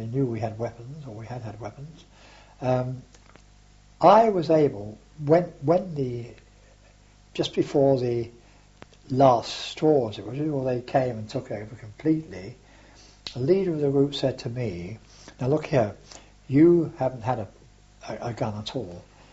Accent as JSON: {"language": "English", "region": "England", "country": "United Kingdom", "said": "I said, \"Well, I'm English actually.\""}